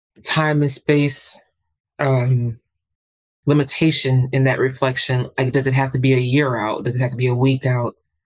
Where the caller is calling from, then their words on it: Nashville, Tennessee, United States; I am talking today from Nashville, Tennessee, and excited to spend time with you all.